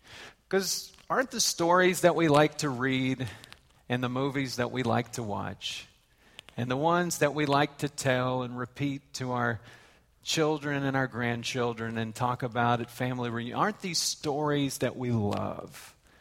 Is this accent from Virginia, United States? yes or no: no; Texas, United States; Born and raised in Texas, and God sends me and Kelly on, you know, the foreign mission field